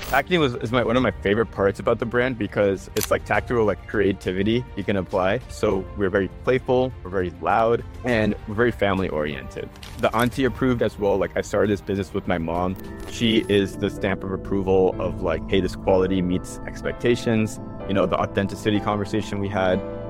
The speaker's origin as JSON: {"language": "English", "country": "United States", "tie": "born or raised there", "said": "I grew up in America, but we have a lot of family back in India. So growing up and even today, we spend a lot of time between both countries."}